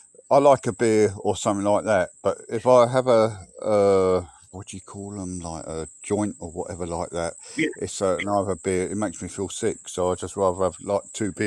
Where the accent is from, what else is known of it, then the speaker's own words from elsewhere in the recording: United Kingdom; Yeah, no problem at all. I'm British, yeah.